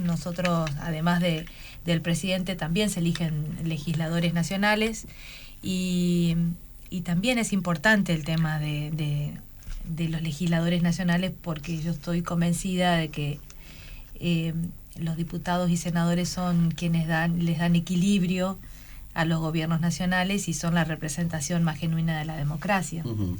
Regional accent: Chajarí, Entre Ríos, Argentina; Yo vengo de un lugar de la provincia de Entre Ríos. Yo soy de Chajarí. Está dentro de una de las economías regionales más importantes de la provincia

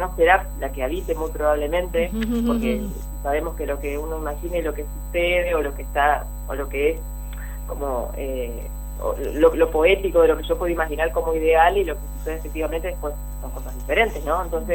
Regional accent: Paraná, Entre Ríos, Argentina; yo soy de Paraná

